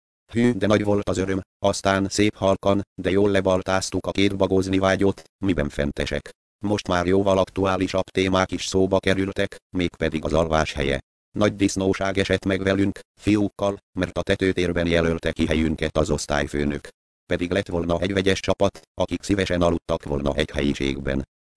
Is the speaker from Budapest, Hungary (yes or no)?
yes; Budapest, Hungary; én mégis, mint egy angyalföldi aszfaltbetyár nőttem fel.